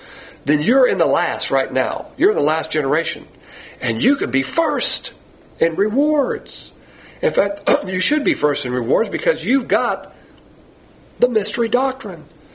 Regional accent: Deep South, United States; I'm from the Deep South, and I'll have a ranchero.

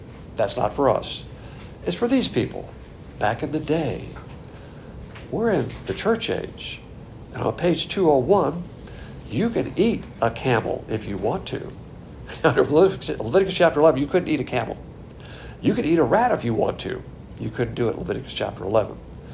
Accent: Alabama, United States; accent: Southern; Texas won't be so bad, because we're both from Alabama. And then we discovered Texans think barbecue is a cow. It's not a cow. Of course, Texas will string me up for that. For where I come from, it's a pig.

